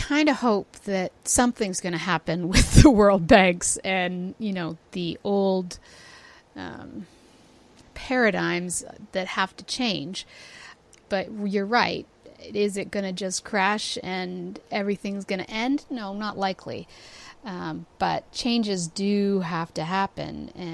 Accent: Toronto, Ontario, Canada; I'm from Toronto, so I don't have

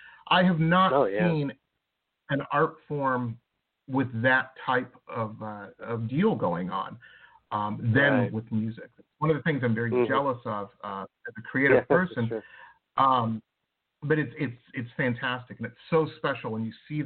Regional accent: Detroit, Michigan, United States; I grew up in Detroit. So, of course, Motown and soul music and things like that just brings back a lot of good memories growing up

